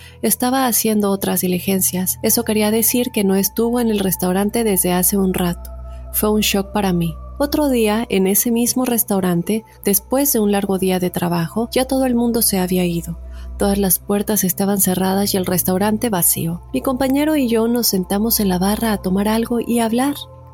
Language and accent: Spanish; Peru; now in United States; Soy de Perú, actualmente radico en los Estados Unidos, pero quisiera contarte mi caso cuando estaba en Perú.